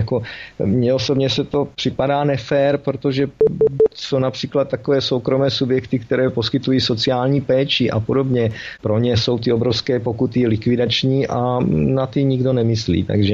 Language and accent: Czech; Olomouc, Olomouc Region, Czechia; jelikož jsem rodilý Olomoučák, přiznám se, že například názvy všech zastávek MHD v Olomouci neznám